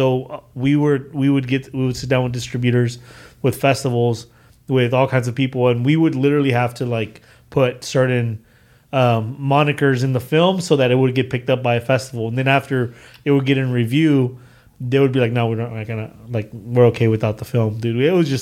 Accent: Houston, Texas, United States; we do stories about us growing up in Acres Home.

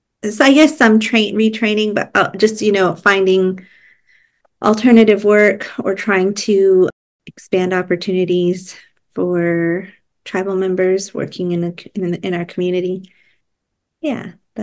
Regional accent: Washington, United States; Yeah, so I grew up on the Lummi Reservation

